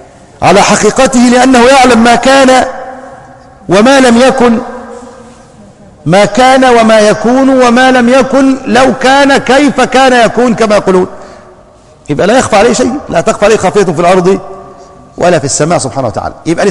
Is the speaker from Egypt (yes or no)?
yes; Egypt; زي ما بيقولوا عندنا في الريف المصري